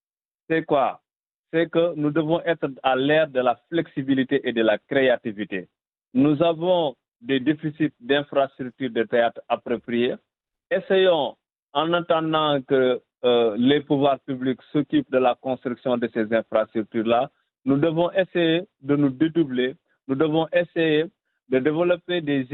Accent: Senegal; je viens du Sénégal, je suis africain du Sénégal.

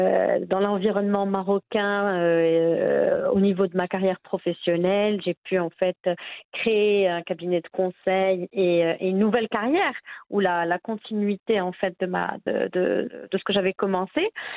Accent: France; also born or lived in abroad in several countries; j'ai grandi en France, j'ai évolué à l'étranger dans plusieurs pays

